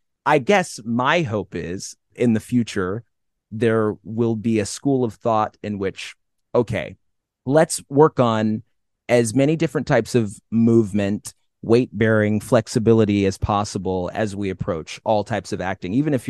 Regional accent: Watertown, New York, United States; born there; I was born in Watertown, New York, and I was born there because my mom was involved in the Army Reserves, and there's a base up there, Fort Drum.

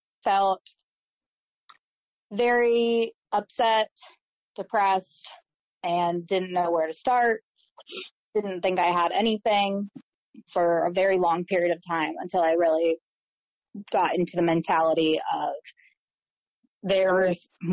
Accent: Worthington, Ohio, United States; Yeah, I grew up in Worthington, Ohio, which is a suburb in Columbus. And I was adopted from Russia at 8 months old

